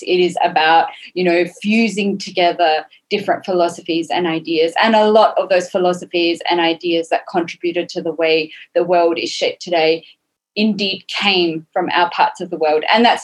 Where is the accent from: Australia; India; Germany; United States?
Australia; even though I grew up in Australia